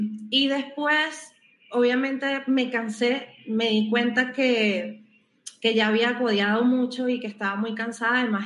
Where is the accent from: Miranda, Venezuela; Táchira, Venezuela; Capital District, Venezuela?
Capital District, Venezuela; Caracas; Yo soy de Caracas, Venezuela. Comencé en el área a los 16 años porque yo estudié en un colegio que tenía mención técnica.